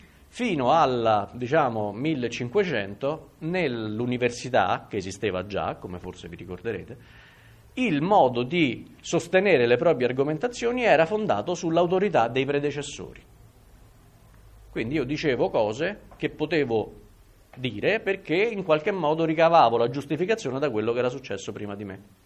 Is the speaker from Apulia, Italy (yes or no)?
no; Rome, Lazio, Italy; E io li posso capire in quanto romano